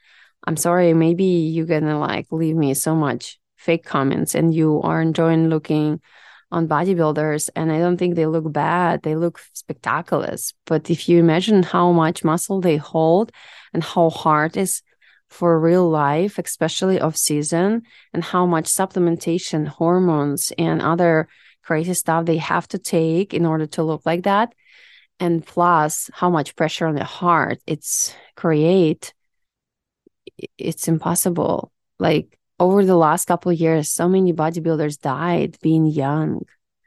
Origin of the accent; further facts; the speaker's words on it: Ukraine; English is a second language; Because I'm not American, you know that. I'm Ukrainian.